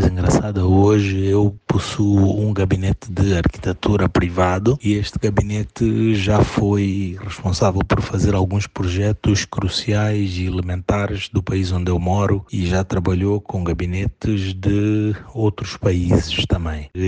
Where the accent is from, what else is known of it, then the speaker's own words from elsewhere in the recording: Mozambique; fazendo a melhoria dos negócios a nível de Moçambique e de África, Moçambique que é o país de onde eu sou